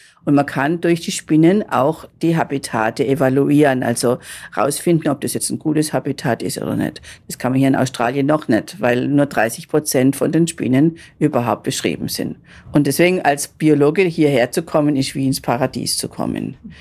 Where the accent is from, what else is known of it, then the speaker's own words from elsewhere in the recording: Baden-Württemberg, Germany; Ich bin aufgewachsen im Schwarzwald und das haben wir gerade hinter dem Haus, haben wir einen Wald gehabt